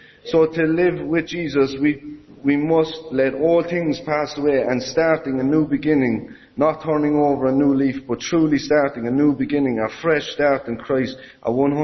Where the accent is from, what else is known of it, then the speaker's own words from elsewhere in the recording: Ballincollig, Munster, Ireland; now in Dublin, Ireland; So I'm from Cork and I'm from Ballincollig. I'm up in Dublin at the moment